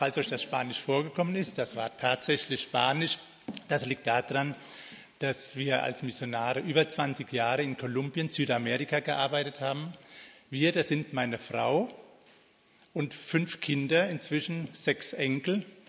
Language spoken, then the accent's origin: German; Babenhausen, Germany; Babenhausen ist meine Heimatstadt, also nicht allzu weit weg von hier.